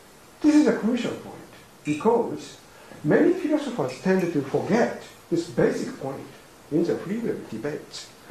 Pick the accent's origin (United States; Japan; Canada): Japan; first language Japanese; English is a second language; So, to be honest, in Japanese language, my native tongue, there is no sharp distinction between indicative conditional and counterfactual or subjunctive conditionals.